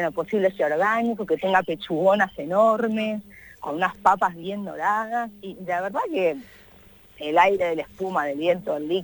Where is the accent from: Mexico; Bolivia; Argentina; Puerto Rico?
Argentina; La Plata, Buenos Aires Province; also born or lived in Spain; Yo me fui muy chiquita, yo soy de La Plata, me fui de casa a los 18, me fui a vivir sola a Buenos Aires, porque arrancaba a trabajar en un hotel de cadena de lujo, de ahí. Me fui a vivir a España